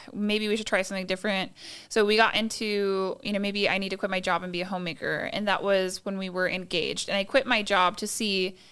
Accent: Kissimmee, Florida, United States; also born or lived in Orlando; So I grew up in Central Florida. I was born in Orlando. Grew up in Kissimmee.

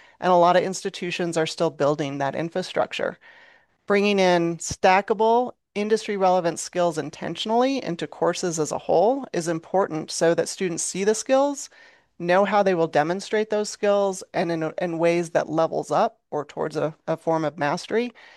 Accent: Colorado, United States; In Colorado, my home state, the Colorado Behavioral Health Pathway was built with the Colorado community system

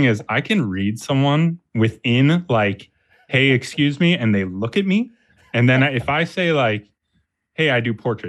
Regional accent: Oakland, California, United States; now in Portland, United States; I mean, I've been in Portland for 32 years. I was born in Oakland, lived in the Bay Area for 8 years. So that's kind of my childhood when I think about it.

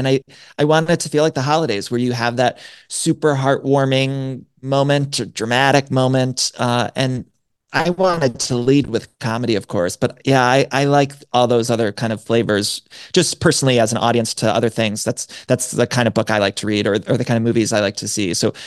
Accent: Midwest, United States; a lot of family stories, a lot of stories about growing up in the Midwest.

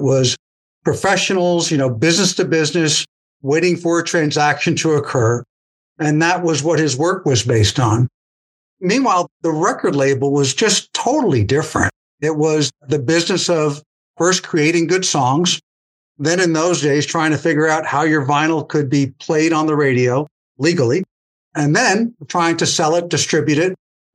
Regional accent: New York, United States; At the same time, I'm from New York

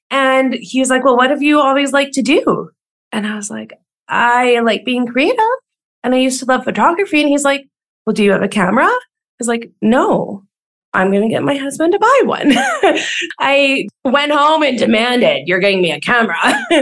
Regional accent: Saskatchewan, Canada; So I grew up in Saskatchewan. So that is, I think, like a big root of who I am, right? Like small town, small atmosphere, chatting with everybody

